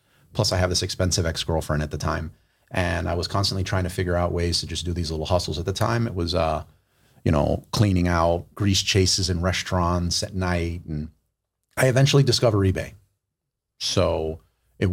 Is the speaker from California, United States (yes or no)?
no; Miami, Florida, United States; I was born and raised in Miami.